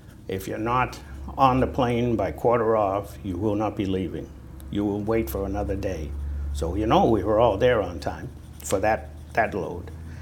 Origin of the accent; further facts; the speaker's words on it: Boston, Massachusetts, United States; accent: Boston; and my Boston accent would sneak out now and then, some of the storekeepers thought I was a New Zealander